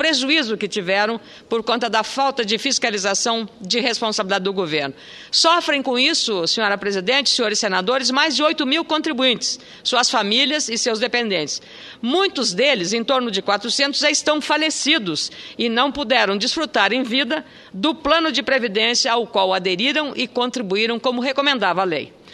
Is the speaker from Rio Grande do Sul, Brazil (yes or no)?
yes; Rio Grande do Sul, Brazil; E, mais como gaúcha, feliz